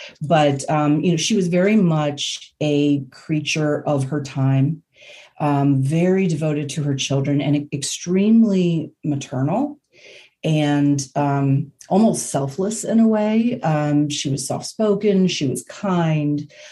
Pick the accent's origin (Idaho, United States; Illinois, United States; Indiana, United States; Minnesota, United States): Indiana, United States; I'm from Indiana.